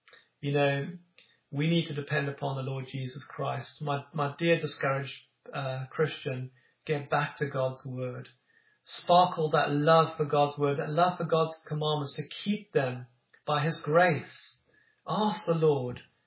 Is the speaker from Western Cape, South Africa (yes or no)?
yes; Cape Town, Western Cape, South Africa; You know, I grew up in South Africa, and where I grew up, on the tip of Africa in Cape Town